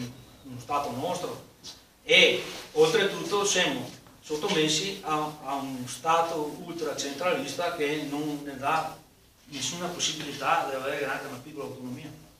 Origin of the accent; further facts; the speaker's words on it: Veneto, Italy; noi altri, come Veneti, che abbiamo 1100 anni di storia